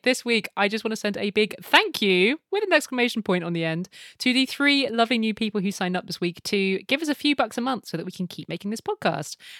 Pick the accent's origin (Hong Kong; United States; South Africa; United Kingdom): United Kingdom; I am very aware of the irony of us asking you, as two British people, to like Northern Ireland's plane for us